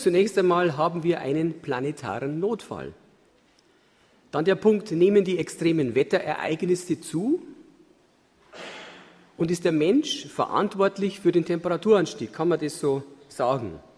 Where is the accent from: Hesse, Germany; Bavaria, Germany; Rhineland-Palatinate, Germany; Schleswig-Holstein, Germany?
Bavaria, Germany; Tittmoning; Ich komme aus Tittmoning, das ist ein kleiner Ort in Chiemgau in Oberbayern.